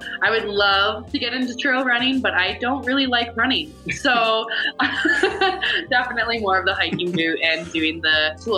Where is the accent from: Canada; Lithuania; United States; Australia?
Canada; Ontario; Lake Ontario is like right near my hometown back in Ontario